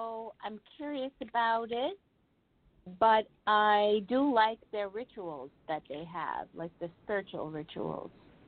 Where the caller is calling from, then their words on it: New Jersey, United States; New Jersey.